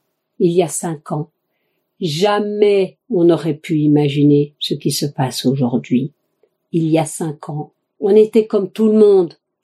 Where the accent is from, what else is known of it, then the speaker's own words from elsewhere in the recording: Romania; now in France; Nous, on vient de Roumanie. Moi, j'y suis née. Mon mari aussi. Mais ça fait longtemps que nous vivons en France.